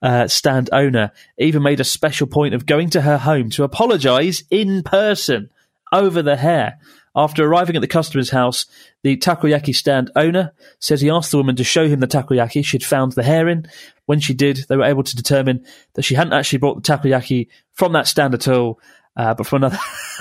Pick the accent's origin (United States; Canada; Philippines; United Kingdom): United Kingdom; I'm British.